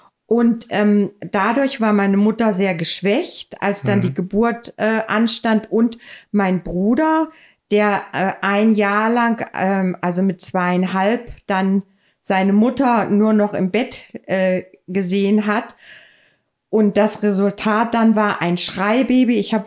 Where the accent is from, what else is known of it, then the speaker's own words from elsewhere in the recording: Kassel, Hesse, Germany; In Kassel.